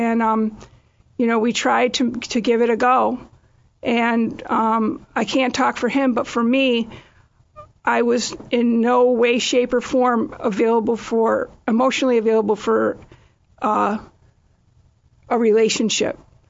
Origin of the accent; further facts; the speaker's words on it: Holyoke, Massachusetts, United States; I'm from Holyoke.